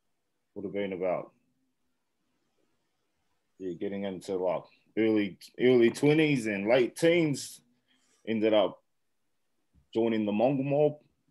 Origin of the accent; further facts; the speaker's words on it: Hastings, Hawke's Bay, New Zealand; So I was raised down a street in Hastings called Nikau Street. I was brought up there pretty much from birth all the way till I was about 10 years old.